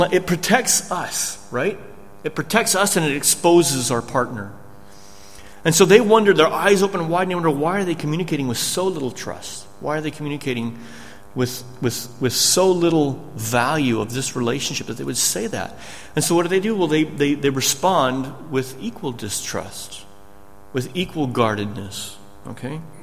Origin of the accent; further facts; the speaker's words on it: United States; Yeah, I'm an American.